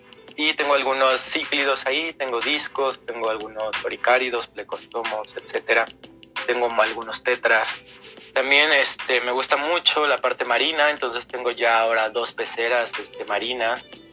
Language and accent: Spanish; Mexico City, Mexico; born there; Yo soy mexicano, nací en la Ciudad de México. Hace apenas unos 15 ayeres, nada, no es cierto, ya tengo 33 años